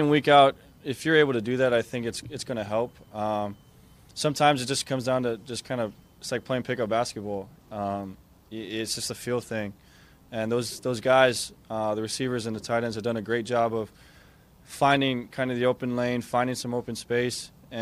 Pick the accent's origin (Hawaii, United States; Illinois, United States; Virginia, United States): Hawaii, United States; Well, growing up in Hawaii, man, it was a privilege. We had the Pro Bowl year in and year out.